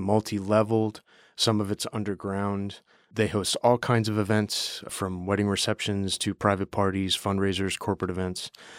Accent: East Coast, United States; now in Cincinnati, United States; I grew up on the East Coast, and I came to school at Xavier, and I made a lot of good friends and got involved in the music scene.

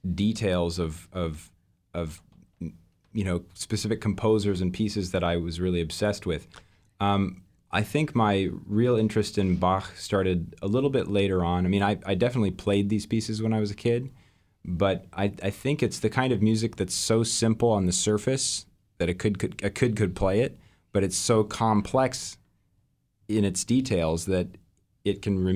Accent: Fairbanks, Alaska, United States; I grew up here in Fairbanks and got to attend the Institute myself as a student for many years

